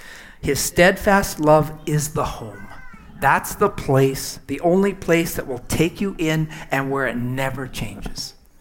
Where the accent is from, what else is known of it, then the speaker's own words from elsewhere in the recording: Saskatchewan, Canada; Everybody knew everything about me, right? Everything, right? Small town, Saskatchewan.